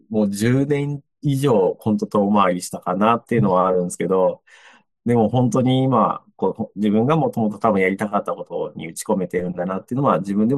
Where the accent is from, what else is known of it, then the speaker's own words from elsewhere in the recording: Omaezaki, Shizuoka, Japan; いずれ地元に戻って、海の活動したいなっていう思いもあったので、2017年、御前崎の方に戻ってきて